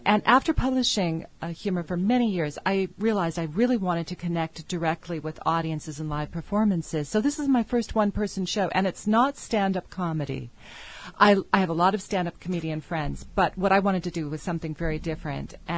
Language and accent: English; Santa Barbara, California, United States; now in New York City, United States; Well, you know, I grew up in Santa Barbara, although I have lived in New York City for over two decades.